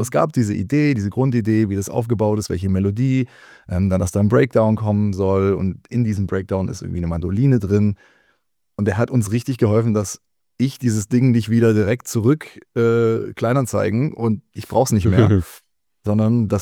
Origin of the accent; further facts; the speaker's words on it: Croatia; Und dann war ich auch an der Reihe und ich bin Kroate.